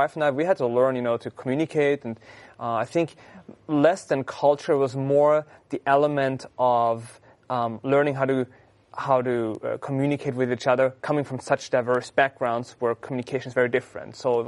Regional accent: Austria; now in United States; even if I'm Austrian, but, I'm over here

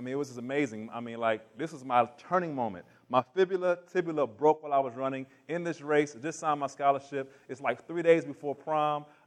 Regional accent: Maryland, United States; I grew up in Maryland, about 40 minutes from D.C. We grew up in the country on 6 acres.

